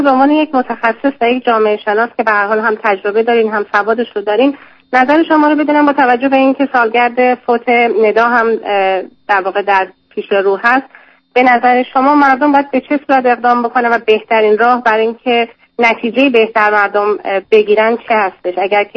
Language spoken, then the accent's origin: Persian; Iran; به عنوان یک ایرانی خیلی نگران به هر حال وضعیت کشورم هستم